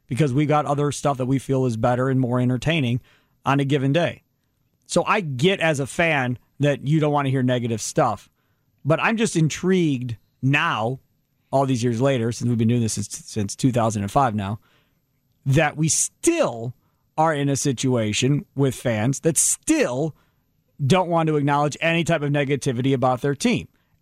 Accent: Kenosha, Wisconsin, United States; Myself, growing up in Kenosha, I was able to listen to those stations

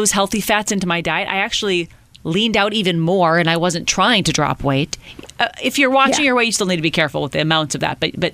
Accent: Minnesota, United States; You know, I grew up in Minnesota, land of cows.

